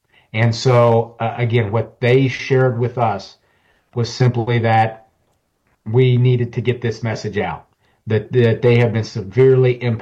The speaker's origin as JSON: {"language": "English", "region": "Kansas", "country": "United States", "said": "You know, I'm here from Kansas."}